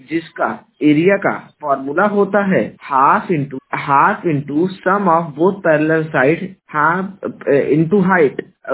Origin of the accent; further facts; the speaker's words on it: Jaunpur, Uttar Pradesh, India; मैं उत्तर प्रदेश के जौनपुर जिले का निवासी हूँ।